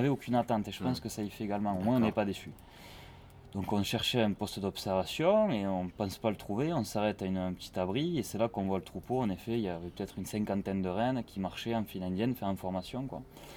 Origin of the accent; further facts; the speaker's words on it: Toulouse, Occitanie, France; moi j'étais toulousaine.